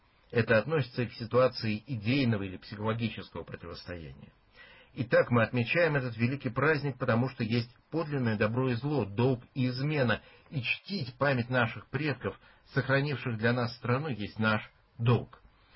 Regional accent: Russia; born there; Наша благодарность промыслу Божию за то, что мы родились в России, за то, что мы говорим по-русски, за то, что мы унаследовали славу наших предков и более всего за то, что мы восприняли бесконечно драгоценное сокровище православной веры

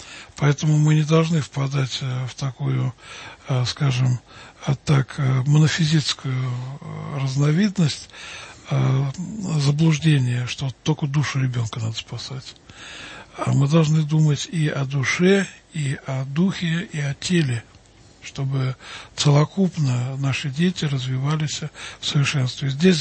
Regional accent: Orekhovo-Zuyevo, Moscow Oblast, Russia; Я счастлив, что я вырос в Советском Союзе, в городе Орехово-Зуево.

